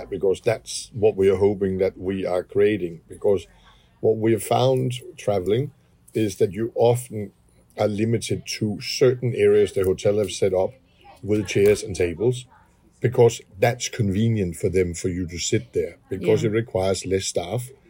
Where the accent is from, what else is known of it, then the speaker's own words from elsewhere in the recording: Denmark; we are from Denmark.